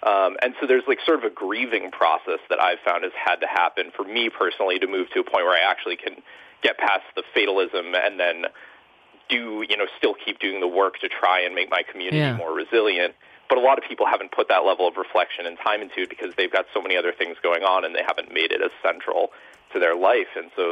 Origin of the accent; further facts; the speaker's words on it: Massachusetts, United States; But one thing I've noticed is that I'm from Massachusetts.